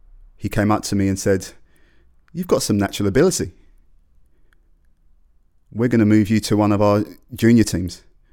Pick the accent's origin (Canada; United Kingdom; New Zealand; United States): United Kingdom; England; I was born in England. I have lived with this my whole life.